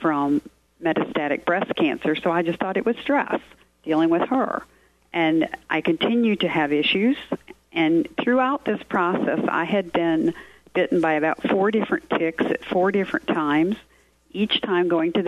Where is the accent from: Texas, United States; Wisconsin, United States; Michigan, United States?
Michigan, United States; also born or lived in Massachusetts / South Carolina; Well, I grew up in Michigan, but I was born in Massachusetts. I only lived there 2 years.